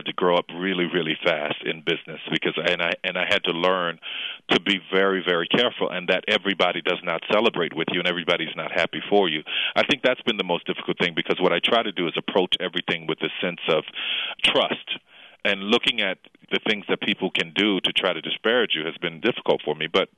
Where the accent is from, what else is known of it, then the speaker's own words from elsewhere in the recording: the South, United States; I'm from the South, and everything's big in Texas and Louisiana.